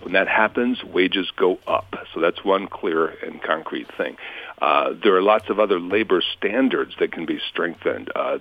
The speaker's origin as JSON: {"language": "English", "town": "Flint", "region": "Michigan", "country": "United States", "tie": "born or raised there", "said": "when I say I grew up in Flint, Michigan when things were a lot better"}